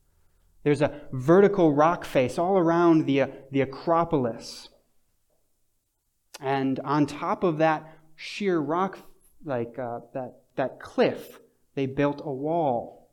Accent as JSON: {"language": "English", "region": "Michigan", "country": "United States", "said": "I come from Michigan, so we don't have mountains."}